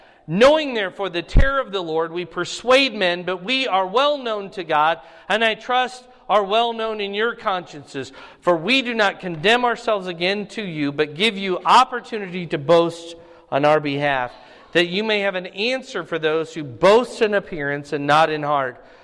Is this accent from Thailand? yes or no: no; Iowa, United States; Ain't, if I can use the word, I'm from Iowa, I can do so.